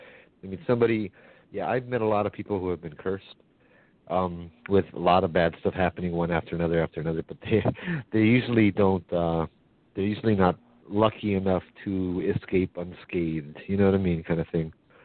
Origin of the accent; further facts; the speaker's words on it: Hawaii, United States; because as a Hawaiian, there are scholarships for me